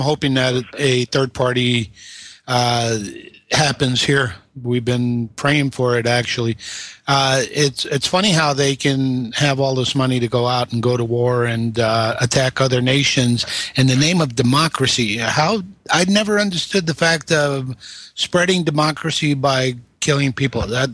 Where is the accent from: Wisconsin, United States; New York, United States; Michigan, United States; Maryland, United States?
New York, United States; moved away; Yeah, I'm from Long Island myself originally, but I don't live there anymore. I moved out to the West Coast like you.